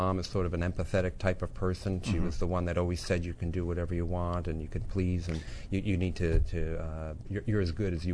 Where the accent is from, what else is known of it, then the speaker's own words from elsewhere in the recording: Grand Island, New York, United States; Grand Island, New York, outside of Buffalo.